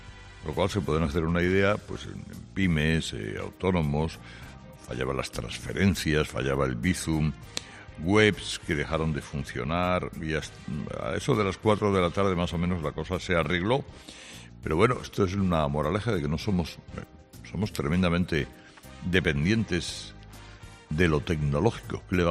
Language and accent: Spanish; El Puerto de Santa María, Andalusia, Spain; que lo tengo aquí en mi pueblo, en el puerto de Santa María?